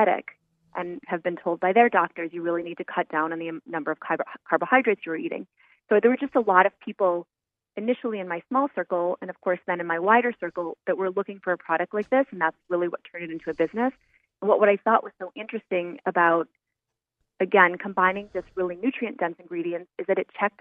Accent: Wisconsin, United States; I'm originally from Wisconsin, and I'm from farm country.

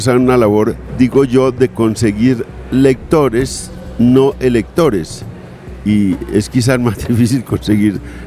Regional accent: Colombia; soy colombiano

